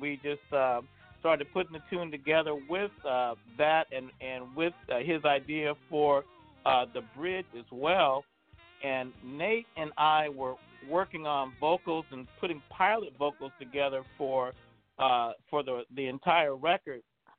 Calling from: Seattle, Washington, United States; Seattle, Washington.

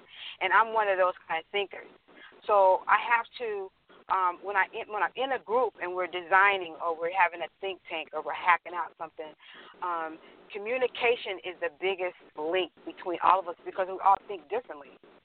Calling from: Houston, Texas, United States; Oh, I'm calling from Houston, Texas.

